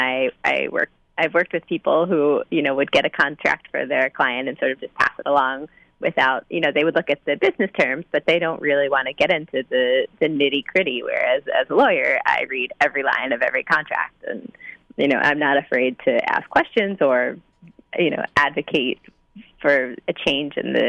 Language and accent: English; Texas, United States; I was an English major in college, and I grew up in Texas, but I knew that I wanted to live in New York